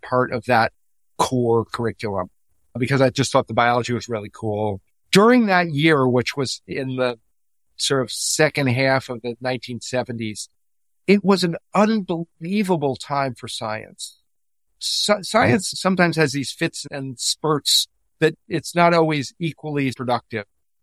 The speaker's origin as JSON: {"language": "English", "region": "Florida", "country": "United States", "tie": "born or raised there", "said": "I realize I've now acquired a lot of affinity for that from growing up in South Florida."}